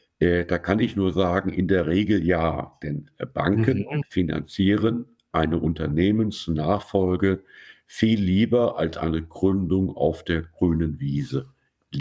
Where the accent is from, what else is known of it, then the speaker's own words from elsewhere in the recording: Bonn, North Rhine-Westphalia, Germany; Ich selbst bin aus Bonn